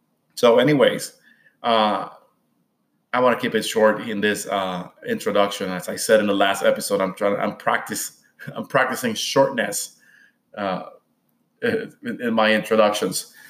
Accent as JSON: {"language": "English", "country": "Puerto Rico", "lives_now": "United States", "said": "I mentioned in the podcast, for example, that I'm from Puerto Rico, and for us, aging is not necessarily a bad thing, right?"}